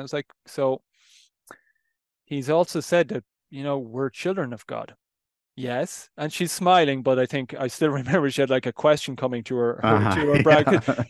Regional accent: Ireland; I was the first in my family, like growing up in Ireland, Roman Catholic Ireland. I mean, you know, devout Roman Catholic Christian

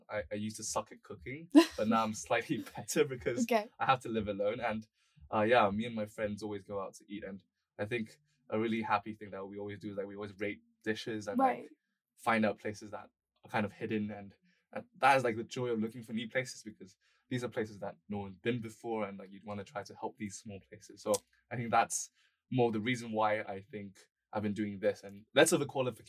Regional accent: Hong Kong; now in London, United Kingdom; So I'm from Hong Kong

